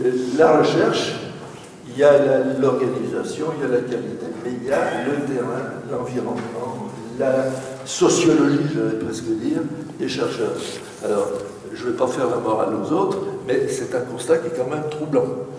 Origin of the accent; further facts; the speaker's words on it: Grand Est, France; puisque je suis d'Alsace, je ne l'ai pas dit tout à l'heure, 1961.